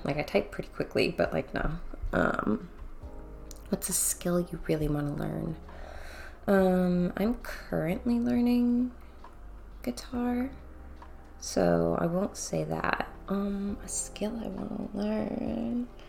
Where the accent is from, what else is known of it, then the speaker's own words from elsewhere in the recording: California, United States; I'm not there anymore. I'm originally from California